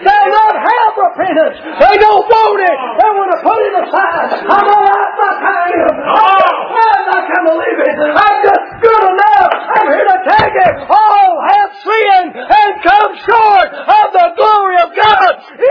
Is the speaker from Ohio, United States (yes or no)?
no; Tennessee, United States; I ain't got a whole lot. I'm just from Tennessee.